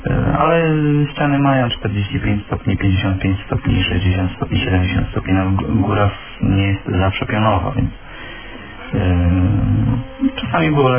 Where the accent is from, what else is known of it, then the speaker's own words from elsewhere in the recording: Lubrzko, Lubusz Voivodeship, Poland; Jestem z Lubrzka. Tak, w ogóle. To jest obok Zielonej Góry, pod granicą miejską.